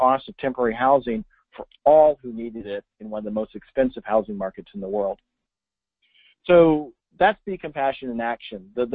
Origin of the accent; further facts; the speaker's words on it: California, United States; Now that I've clearly established that I'm from Northern California